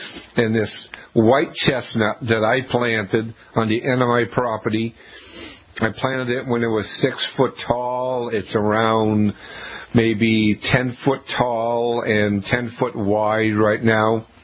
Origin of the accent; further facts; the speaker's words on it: Auburn, Maine, United States; I grew up in Auburn, Maine, and on the street in front of my house we had 5 chestnut trees that were over 3 foot in diameter.